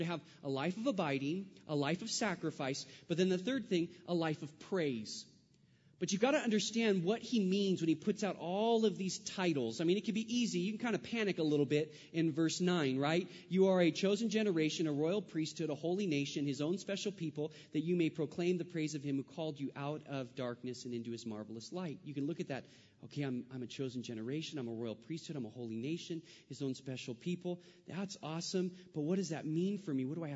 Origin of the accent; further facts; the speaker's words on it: California, United States; I said, sir, and I'm in Missouri. I said, sir, I'm from California.